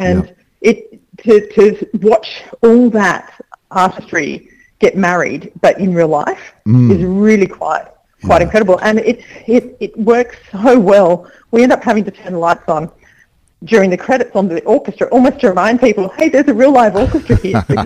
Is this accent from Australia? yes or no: yes; Sydney, New South Wales, Australia; I'm from Sydney, and I was flying back into Sydney after 3 years in Siberia